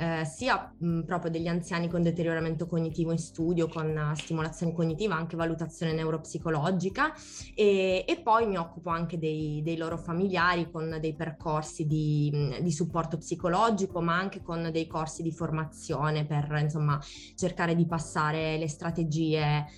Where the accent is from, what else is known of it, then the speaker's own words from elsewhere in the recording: Catania, Sicily, Italy; also born or lived in Padua; io sono di origini siciliane, cosa che penso di non riuscire a nascondere troppo bene, e sono catanese di origine, ma ho fatto insomma un po' di giretti, sono formata a Padova